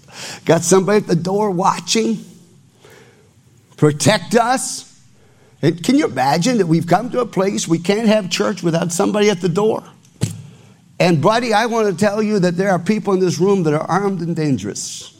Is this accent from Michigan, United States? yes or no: yes; Michigan, United States; also born or lived in Tennessee; he came from North Carolina, I came from Michigan, and by way of Tennessee to a Bible college.